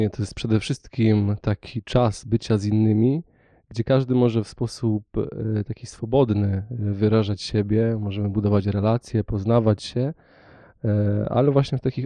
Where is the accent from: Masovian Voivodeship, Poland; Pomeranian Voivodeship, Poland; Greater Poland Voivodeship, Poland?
Greater Poland Voivodeship, Poland; Janków Zaleśny; w miejscowości, w której dorastałem, w Jankowie Zaleśnym, jak wracaliśmy ze szkoły, wieczorem spotykaliśmy się na piłeczce, na takim kartoflisku jeszcze